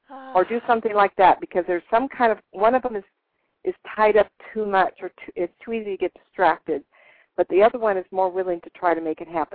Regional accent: Sacramento, California, United States; also born or lived in Inglewood / Hollywood / San Diego; now in Tucson, United States; Well, you know, I was born in Inglewood. We lived in Hollywood. And then I went to Pacific Beach and San Diego area. And then when my father was killed, we moved to Sacramento.

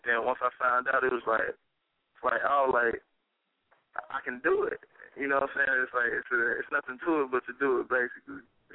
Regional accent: Chicago, Illinois, United States; I'm from Chicago. You know what I'm saying? From the west side, to be specific. You know what I'm saying? But then I switched it up and moved around.

